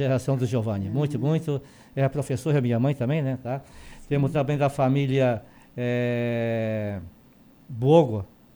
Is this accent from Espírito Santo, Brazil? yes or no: no; Orleans, Santa Catarina, Brazil; born there; E colocamos na comunidade de Santa Clara, onde eu nasci, mais de 200 pessoas.